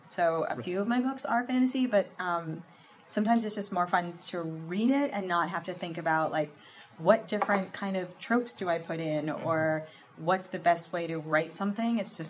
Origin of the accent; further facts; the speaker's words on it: Livingston, United States; I grew up in Livingston, so right down the street pretty much.